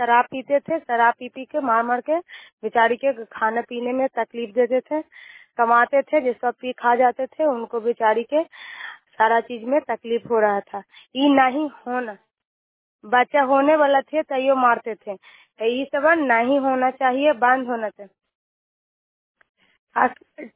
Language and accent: Hindi; Nagarnausa, Bihar, India; मैं नगरनौसा का रहने वाला हूँ